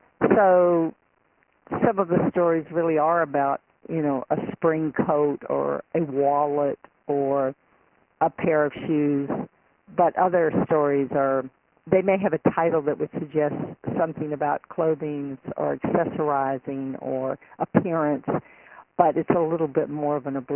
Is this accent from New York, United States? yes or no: no; Atlanta, Georgia, United States; I grew up in Atlanta, Georgia, and some of these stories take place in Atlanta